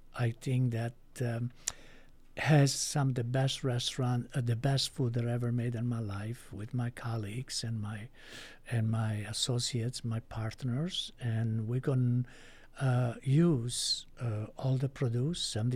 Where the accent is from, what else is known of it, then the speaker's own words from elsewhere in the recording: Italy; I grew up in Italy.